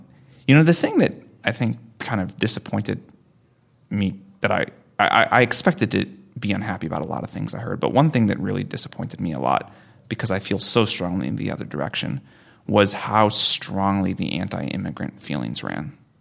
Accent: Midwest, United States; Well, I grew up in the Midwest, so I have people that I have not stayed super close to, but that I still know that live there.

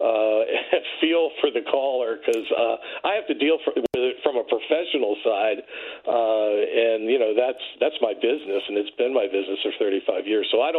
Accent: Florida, United States; And I'm from Florida. I live in Florida

